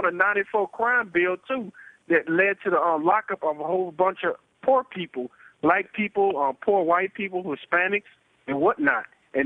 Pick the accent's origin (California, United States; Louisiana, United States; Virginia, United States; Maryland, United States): Louisiana, United States; New Orleans; You know, I'm from New Orleans.